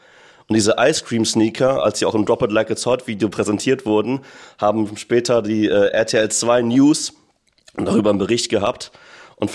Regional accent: Neunkirchen-Seelscheid, North Rhine-Westphalia, Germany; da, wo ich aufgewachsen bin, in Neunkirchen-Seelscheid, da war die Welt noch nicht so offen und so facettenreich wie in den Großstädten so. Also erstmal war ich so der einzige Kanake auf meiner Grundschule und später auf der Realschule.

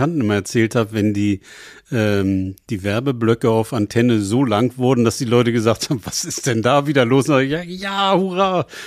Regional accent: Hamburg, Germany

